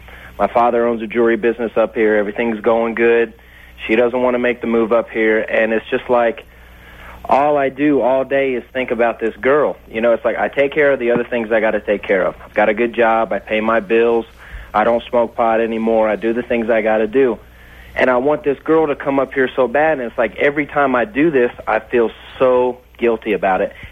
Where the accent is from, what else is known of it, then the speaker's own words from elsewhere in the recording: South Carolina, United States; Okay, I'm from South Carolina.